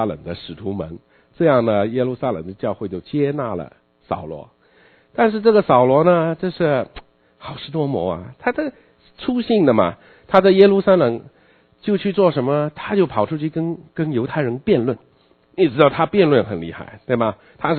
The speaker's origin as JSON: {"language": "Chinese", "country": "China", "said": "我们中国人的传统里面有很多家族的商业都是要儿子们来接手的哈"}